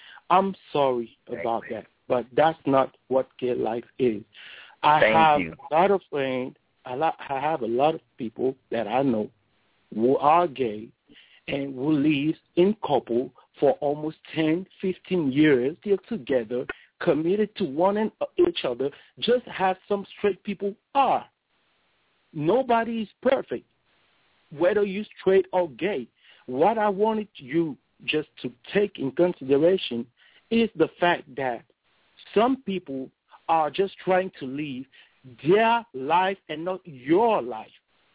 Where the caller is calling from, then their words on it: France; And as I told you, I'm calling from France, and I try to do everything to be able to call you guys.